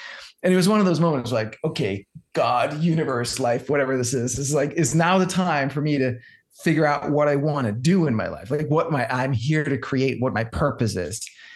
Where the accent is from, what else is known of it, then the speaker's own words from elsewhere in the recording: Denmark; now in United States; I was born and raised in Denmark. And so moving to the States some years ago, I had to retake my driver's license